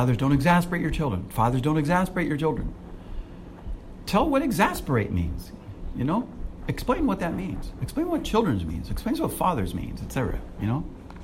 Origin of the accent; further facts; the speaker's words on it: United States; now in Singapore; You have to remember, I'm American, so I still think in 32 degrees is freezing, you know?